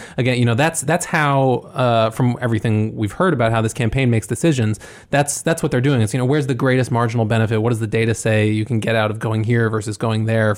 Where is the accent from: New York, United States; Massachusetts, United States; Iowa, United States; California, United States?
New York, United States; Ithaca; Yeah, a lot of college towns, including my hometown of Ithaca, has described something like